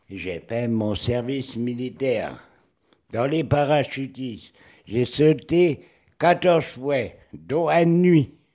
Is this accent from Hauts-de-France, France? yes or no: yes; Béthisy-Saint-Pierre, Hauts-de-France, France; Oui, oui, oui, je suis un vrai Béthisien. Je suis né à Béthisy-Saint-Pierre de la Cabée des Vaches, rue, à l'heure actuelle, Emery, juste à côté de l'église.